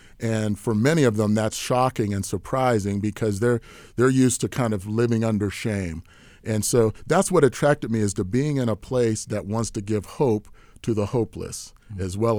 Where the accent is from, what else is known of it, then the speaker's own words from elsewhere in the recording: Bethel Park, Pennsylvania, United States; We grew up in the South Hills in Bethel Park, and my dad was a minister there